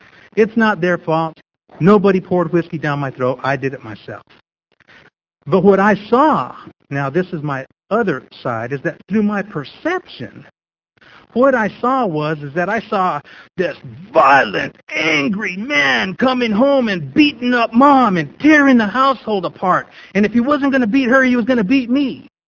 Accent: Las Cruces, New Mexico, United States; born or raised there

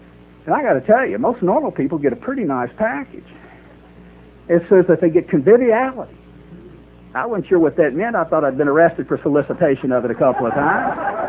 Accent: Tennessee, United States; I was a freshman in college at Middle Tennessee State University in Murfreesboro, Tennessee. I grew up in Middle Tennessee.

